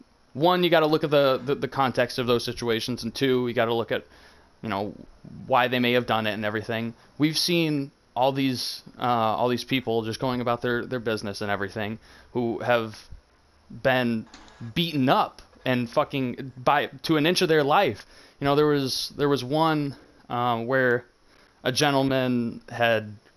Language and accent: English; Michigan, United States; in my home state, Michigan, down in Flint